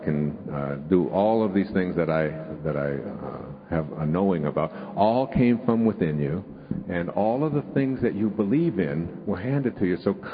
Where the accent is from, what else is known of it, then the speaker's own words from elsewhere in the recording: Detroit, Michigan, United States; doing all the things that were just second nature to me when I was growing up in Detroit. down in the Detroit River.